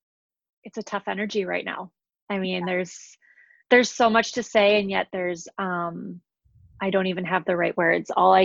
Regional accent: Minneapolis, Minnesota, United States; Minneapolis is my hometown and this is where my family lives.

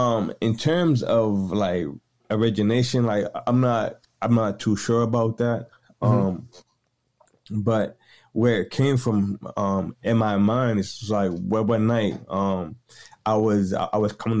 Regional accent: Boston, Massachusetts, United States; I'm from Boston, Massachusetts.

